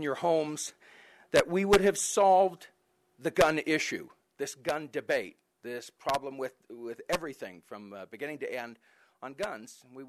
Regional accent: California, United States; moved away as an adult; I come from the San Francisco Bay Area, and I came out here to go to school back in 1988

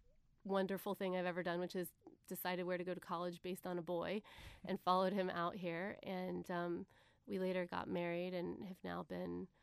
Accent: Indiana, United States; So I grew up in Indiana.

